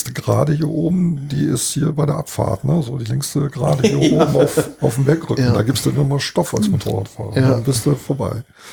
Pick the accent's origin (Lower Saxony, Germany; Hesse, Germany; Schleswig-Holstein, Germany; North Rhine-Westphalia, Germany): Schleswig-Holstein, Germany; Ich komme ja aus Nordfriesland oben, also Nordfriesland mit E.